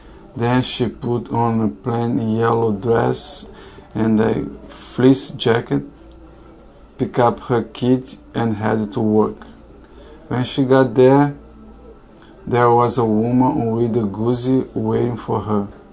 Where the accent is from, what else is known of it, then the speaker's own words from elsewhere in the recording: Rio de Janeiro, Brazil; English is a second language; moved away; also born or lived in Minas Gerais; I'm from Brazil, Minas Gerais. I was born in Minas Gerais, raised in Rio de Janeiro. I've been here for 12 years.